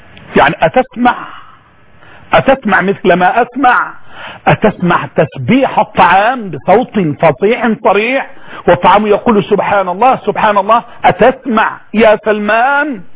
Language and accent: Arabic; Egypt; accent: Egyptian; اللي احنا بنقول عليه بلهجتنا المصرية بنقول بيستوي.